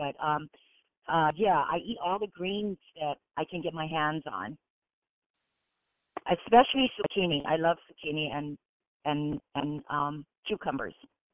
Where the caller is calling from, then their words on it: Hawaii, United States; I'm calling from Hawaii.